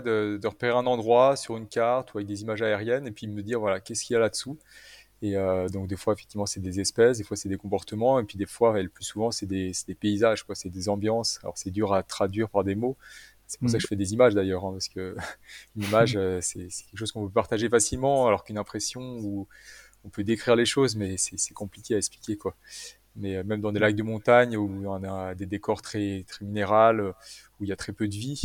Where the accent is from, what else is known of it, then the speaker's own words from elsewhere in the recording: Annecy, Auvergne-Rhône-Alpes, France; born there; Moi, je suis né à Annecy, avec le lac juste à côté.